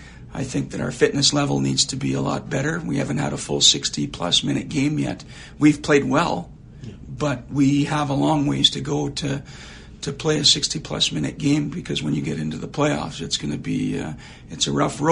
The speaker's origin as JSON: {"language": "English", "town": "Flin Flon", "region": "Manitoba", "country": "Canada", "also_born_or_lived": "Saskatoon", "said": "As a young kid, I'm from Flin Flon, Manitoba, and then into Saskatoon, Saskatchewan."}